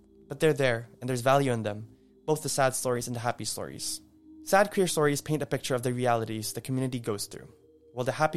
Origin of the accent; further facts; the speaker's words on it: Manila, Metro Manila, Philippines; now in Amsterdam, Netherlands; As someone who grew up in Manila, moved to Bangkok, and now living in Amsterdam as a queer individual